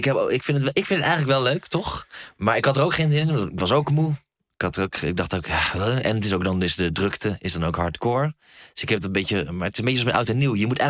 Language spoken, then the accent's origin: Dutch; Antwerp, Flanders, Belgium; En nu ben ik hier, ik ben uit Antwerpen.